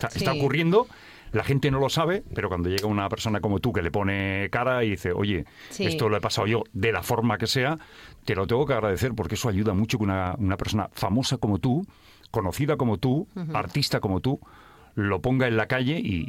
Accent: Badalona, Catalonia, Spain; Yo también soy de Badalona

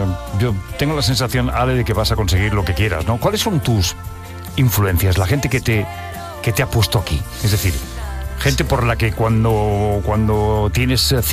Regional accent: Spain; yo que soy un preguntón de España

